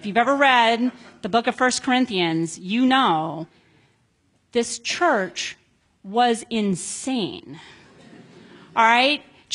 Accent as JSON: {"language": "English", "country": "United States", "said": "on the one hand, as an American, I'm glad that we won."}